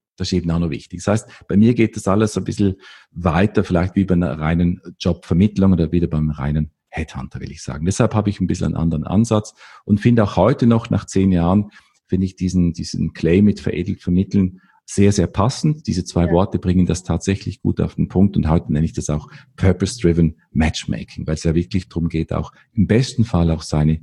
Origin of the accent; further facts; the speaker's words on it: Vorarlberg, Austria; man hört es wahrscheinlich nicht mehr ganz so gut. Ich komme aus Österreich, aus dem westlichen Teil von Österreich, aus einem bergigen Gebiet effektiv und aus dem Bregenzer Wald.